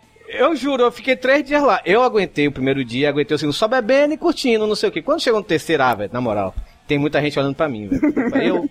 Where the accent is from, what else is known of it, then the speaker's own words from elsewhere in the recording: Salvador, Bahia, Brazil; moved away; Eu morava em Salvador ainda, né? Eu sou de Salvador, né? Eu morava em Salvador ainda